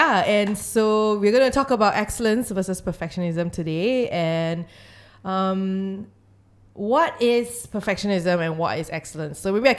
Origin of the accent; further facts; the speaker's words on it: Singapore; growing up in Singapore, there is a bit of a disdain for mistakes and weakness, and we tend to really be pretty perfectionistic in our society.